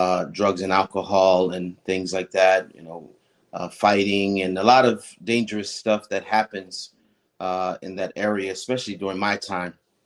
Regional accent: Pleasantville, New Jersey, United States; also born or lived in Somers Point; I was born in Atlantic County in New Jersey, a place called Summers Point. I grew up in between Atlantic City and Pleasantville, New Jersey.

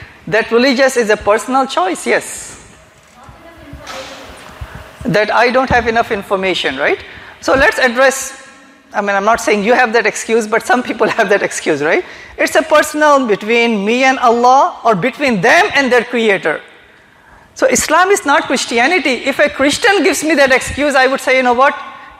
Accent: Hyderabad, Telangana, India; I mean, I'm from Hyderabad, India, right?

